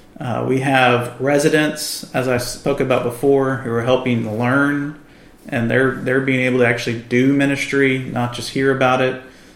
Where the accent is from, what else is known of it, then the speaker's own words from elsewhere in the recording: Dallas, Texas, United States; also born or lived in San Antonio; I'm a Texan, so this is all very normal to me. You know, born in San Antonio, grew up in North Dallas.